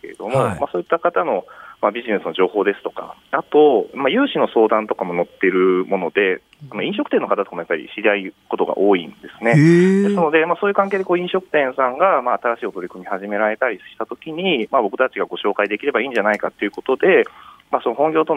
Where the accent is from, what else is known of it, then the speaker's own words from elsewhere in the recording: Kyoto, Japan; born there; あ、は京都に、ね。